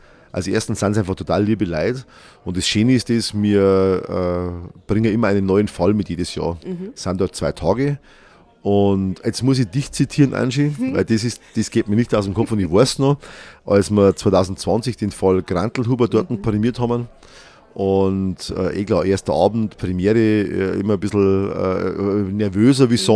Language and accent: German; Bavaria, Germany; also born or lived in Bad Tölz; also ich bin ein Niederbayer.